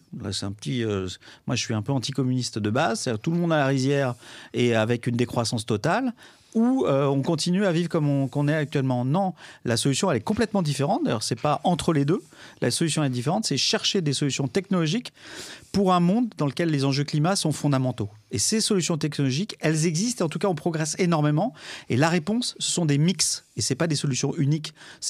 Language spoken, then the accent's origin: French; Normandy, France; Moi, je suis normand, il y a du vent.